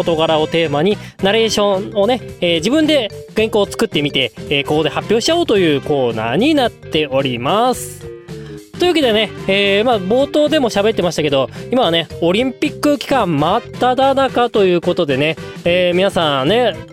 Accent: Hokkaido, Japan; 私のね、生まれ故郷でありますね、地元北海道も

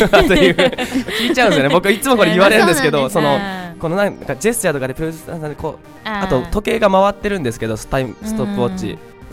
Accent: Fukuoka, Japan; 福岡県福岡市から来ました

